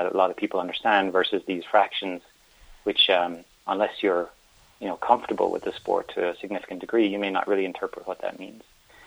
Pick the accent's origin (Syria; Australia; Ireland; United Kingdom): Ireland; now in United States; So I'm originally from Ireland, and when I moved to the U.S.